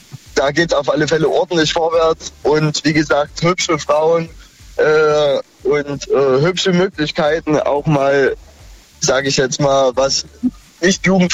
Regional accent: Munich, Bavaria, Germany; Ich komme aus München

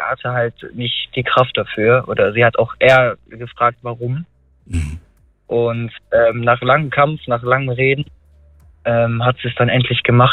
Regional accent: Wuppertal, North Rhine-Westphalia, Germany; Ich komme aus Wuppertal.

